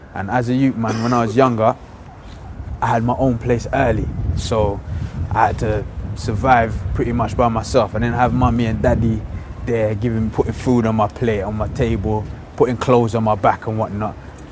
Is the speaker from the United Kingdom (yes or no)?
yes; London, United Kingdom; I lived in a neighborhood. I grew up in Chalk Hill Estate.